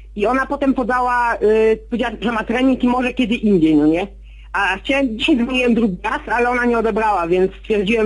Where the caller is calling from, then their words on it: Lubin, Lower Silesian Voivodeship, Poland; z Lubina, mam 19 lat